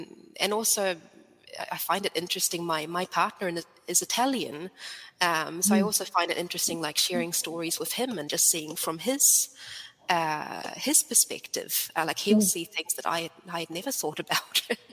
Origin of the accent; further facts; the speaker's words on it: New Zealand; first language sv; English is a second language; now in Sweden; I grew up with English in New Zealand, and I've been living in Sweden for around, I think it's around 15 years now. So I've been relearning my mother tongue, basically. Swedish was my first language. Then growing up in New Zealand, I basically forgot Swedish